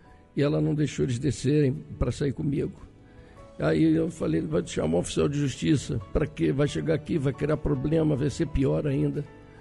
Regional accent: Petrópolis, Rio de Janeiro, Brazil; Eu morava no Alto da Serra, lá em Petrópolis, eu sou petropolitano

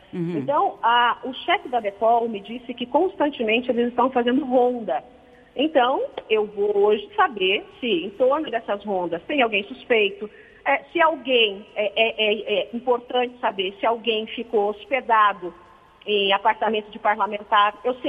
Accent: São Paulo, Brazil; como eu sou de São Paulo

